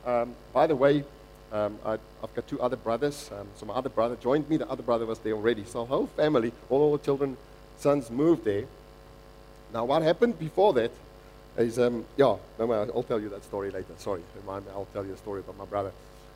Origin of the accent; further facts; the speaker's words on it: Namibia; now in London, United Kingdom; So we grew up in Namibia, and then we're there for quite a while. And then in 2003, moved to London.